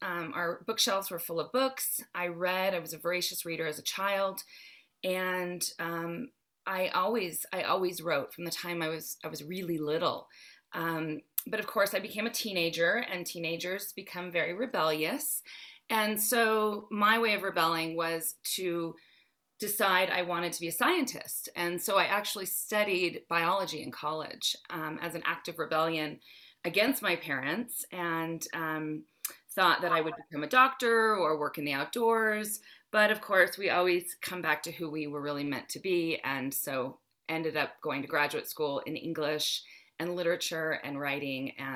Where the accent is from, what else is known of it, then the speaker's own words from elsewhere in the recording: Los Angeles, California, United States; also born or lived in New York; And I grew up in Los Angeles, and my father was an active writer.